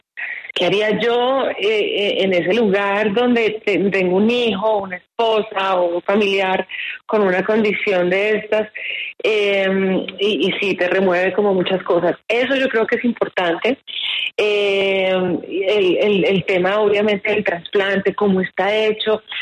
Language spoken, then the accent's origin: Spanish; Colombia; moved away as an adult; also born or lived in Mexico / United States; siendo colombiana, yo a más de 7 años trabajando por fuera en México y en Estados Unidos, y yo tenía muchas ganas de regresar a mi país